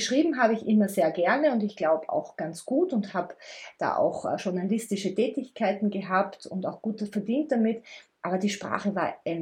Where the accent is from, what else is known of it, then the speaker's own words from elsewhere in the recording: Styria, Austria; accent: Styrian; wir kommen aus der Steiermark, also wir sind Steirer und wir reden steirisch, also ich musste Dialekt sprechen.